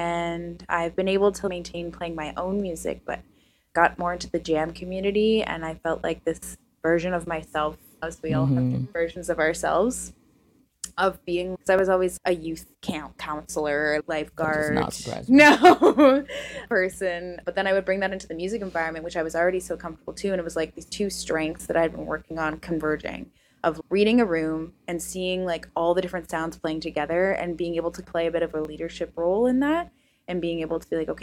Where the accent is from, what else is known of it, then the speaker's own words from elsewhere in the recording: Ontario, Canada; moved away; I was almost a Victoria baby, but I was raised in Ontario, and then my mom took us on a trip to revisit out here